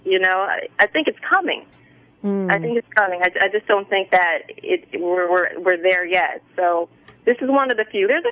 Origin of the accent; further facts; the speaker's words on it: Atlanta, Georgia, United States; I grew up in Atlanta. I went to high school in Atlanta.